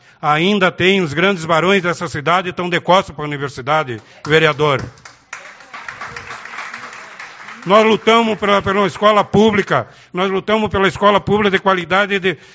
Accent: Itacurubi, Rio Grande do Sul, Brazil; nós somos natural de Itacurubi

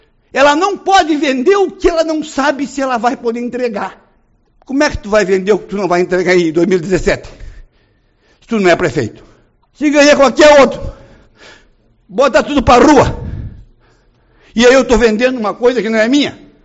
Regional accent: Uruguaiana, Rio Grande do Sul, Brazil; lá para o Uruguaiana, minha terrinha na fronteira.

